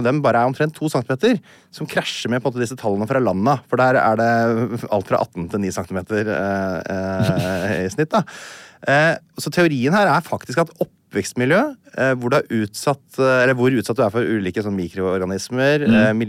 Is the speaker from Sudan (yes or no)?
yes; Sudan; Men det som forklarer ganske mye at jeg faktisk født og oppvokst I Sudan.